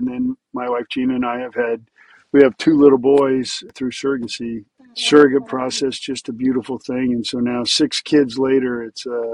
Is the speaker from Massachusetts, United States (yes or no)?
no; Louisiana, United States; moved away as an adult; now in Los Angeles, United States; Well, I grew up in the South in Louisiana, son of a preacher, teachers and preachers